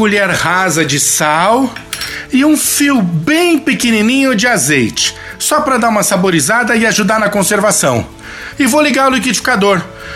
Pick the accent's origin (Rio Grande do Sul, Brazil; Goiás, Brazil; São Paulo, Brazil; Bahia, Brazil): São Paulo, Brazil; Eu sou de São Paulo